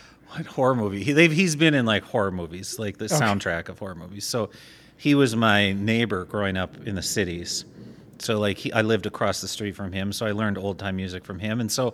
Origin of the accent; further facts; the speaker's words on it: Minneapolis, Minnesota, United States; also born or lived in Nashville; We're both from Minneapolis. And then moved to Winona, failed out of school, went to Nashville, lived there for about 15 years